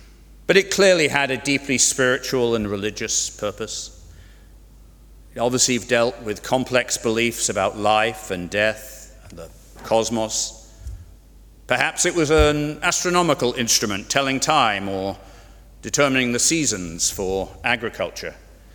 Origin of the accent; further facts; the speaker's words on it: Ireland; as we Irish are very proud to boast that that's older than Stonehenge or the Great Pyramids at Giza.